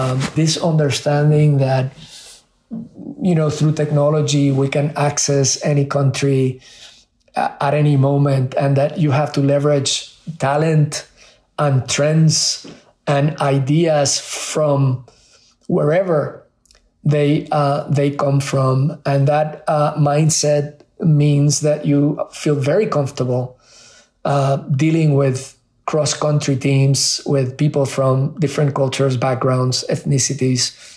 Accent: Puerto Rico; also born or lived in Spain; Whether it was in Spain where I grew up or in Puerto Rico

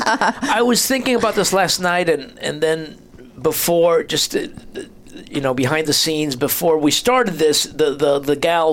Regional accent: New Jersey, United States; Before coming here, but I grew up in New Jersey, so I was missing New Jersey.

